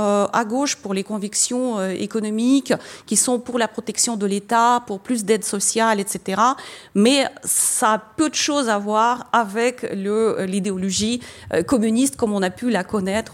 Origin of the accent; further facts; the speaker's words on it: Russia; ayant passé ma jeunesse et mon enfance à l'URSS